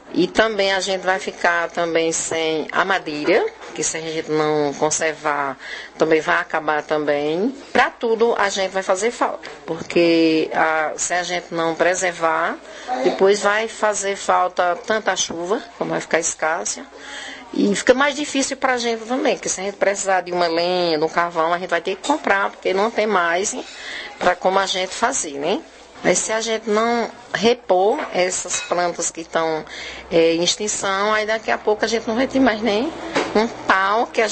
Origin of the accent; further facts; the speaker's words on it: Surubim, Pernambuco, Brazil; lá na minha terra, onde eu morava, onde eu nasci, que é surubim.